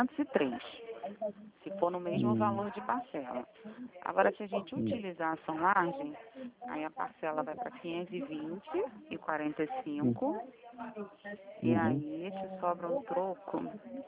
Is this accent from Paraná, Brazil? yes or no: no; Rio de Janeiro, Brazil; eu sou do Rio.